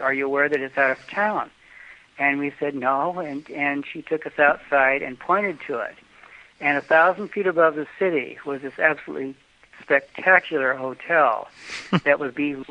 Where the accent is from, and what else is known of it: Mexico; accent: Mexican; English is a second language